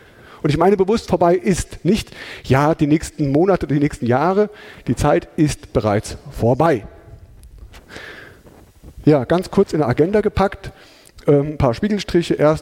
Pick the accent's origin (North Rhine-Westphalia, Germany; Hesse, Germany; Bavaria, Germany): Hesse, Germany; accent: Hessian; Ich komme aus Hessen. Wie man das vielleicht auch an Gude schon hört, aus dem schönen Südhessen, also aus dem Rhein-Main-Gebiet. Ich versuche das Hessische so ein bisschen im Zaum zu halten, dass es nicht überhand nimmt.